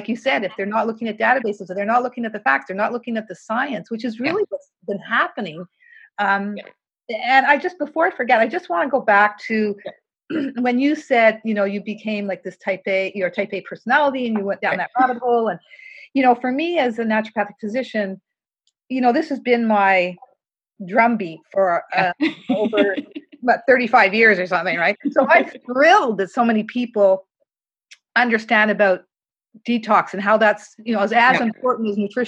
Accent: Canada; I come from Canada.

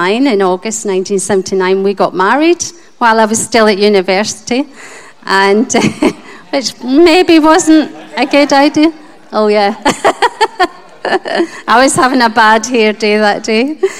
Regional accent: Scotland, United Kingdom; born there; So, obviously from the accent, I was born in Scotland into a large family. I've got three brothers and two sisters, and I'm the second youngest of that family.

